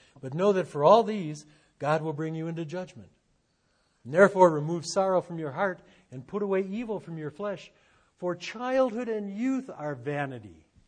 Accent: Detroit, Michigan, United States; My hometown of Detroit made that mistake when they put all their eggs in the automotive basket.

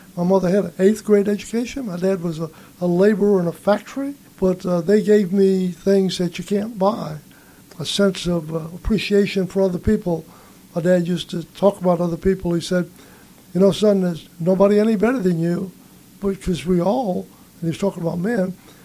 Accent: New Orleans, Louisiana, United States; I was just a kid growing up in New Orleans, the city of New Orleans.

